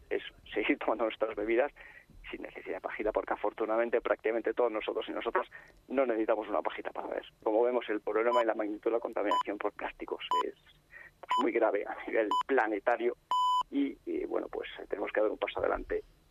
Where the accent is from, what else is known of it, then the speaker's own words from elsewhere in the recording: Spain; somos los españoles